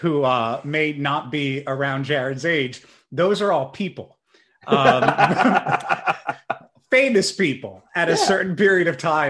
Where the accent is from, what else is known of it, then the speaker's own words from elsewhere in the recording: Pennsylvania, United States; now in California, United States; Because I grew up in Pennsylvania, like just outside of Philadelphia